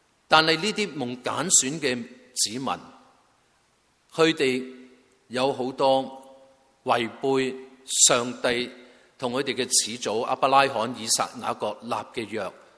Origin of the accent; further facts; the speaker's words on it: China; 我中国人文化源远流长的